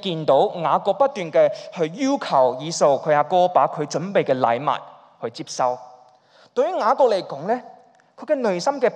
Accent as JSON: {"language": "Chinese", "country": "Hong Kong", "said": "我们香港人的家庭都是这样，家庭内部的冲突都是不容易处理的。"}